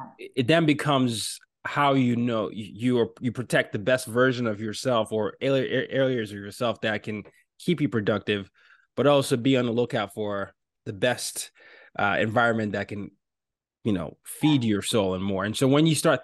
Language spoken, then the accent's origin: English; Lagos, Nigeria; And this reminds me of my hometown, Lagos, Nigeria.